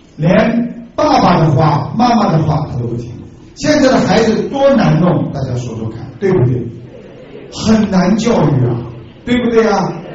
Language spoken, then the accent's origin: Chinese; China; 所以我们中国人讲句话，这个人缺德，对不对？